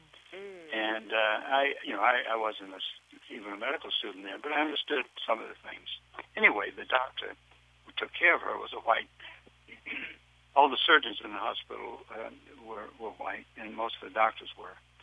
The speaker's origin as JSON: {"language": "English", "town": "Memphis", "region": "Tennessee", "country": "United States", "tie": "born or raised there", "said": "Yes, well, certainly growing up in the South at the time that I did, and in Memphis, which was a very active, engaged, developed black middle class society and culture"}